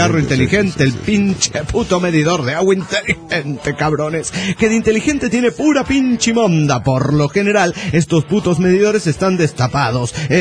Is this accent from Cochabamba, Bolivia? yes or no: yes; Cochabamba, Bolivia; de Cochabamba, Bolivia.